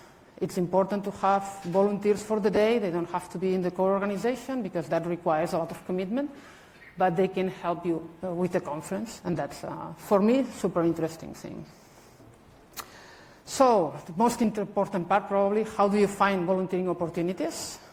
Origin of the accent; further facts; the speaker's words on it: Barcelona, Catalonia, Spain; I am from Barcelona